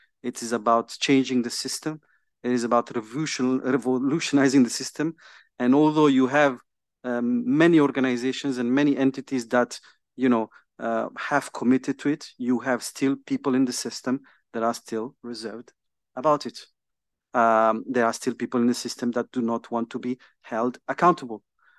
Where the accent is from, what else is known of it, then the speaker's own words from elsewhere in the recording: Somalia; And I'm also from Somalia